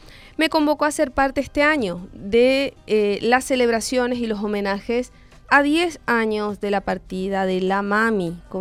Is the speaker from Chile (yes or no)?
no; Resistencia, Chaco, Argentina; also born or lived in Clorinda; De ahí me he criado en Resistencia Chaco, nos mudamos de Clorinda.